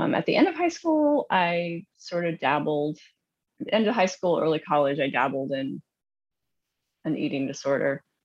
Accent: Indiana, United States; I grew up in Southern Indiana. I was raised by my mom and my grandmother and my cousin

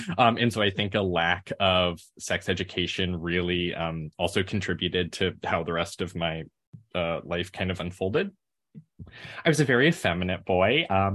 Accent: Memphis, Tennessee, United States; I grew up in Memphis, Tennessee. It's a mid-sized city in the Bible Belt of the American South.

